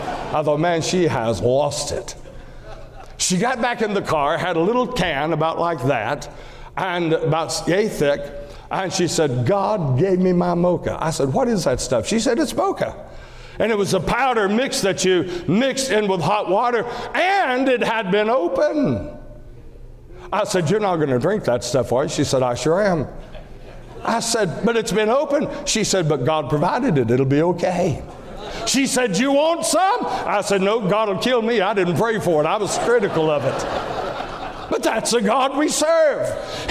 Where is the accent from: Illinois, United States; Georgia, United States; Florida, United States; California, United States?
Georgia, United States; And I'm from Georgia. And where I come from, we were in a very poor, rough area, redneck area of the state, and just in the lower part of the Appalachian Mountains.